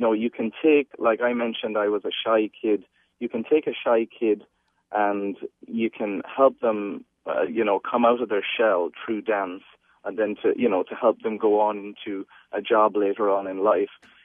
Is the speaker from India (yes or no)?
no; Ireland; now in United States; growing up in Ireland and coming across here.